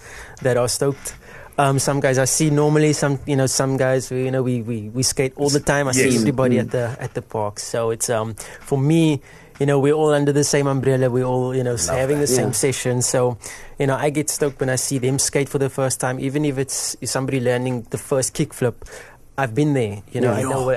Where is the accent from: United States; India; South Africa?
South Africa; Athlone, Western Cape; growing up in Athlone, my favorite location, you know, would be actually going down Belgravia Road all the way down towards the stadium.